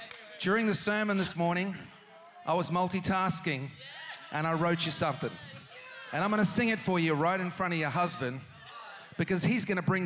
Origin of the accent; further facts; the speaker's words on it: Australia; But as you know, growing up in Australia